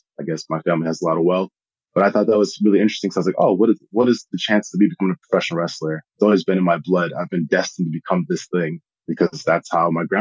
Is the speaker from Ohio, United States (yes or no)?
no; Minnesota, United States; born there; I mean, I was born in Minnesota.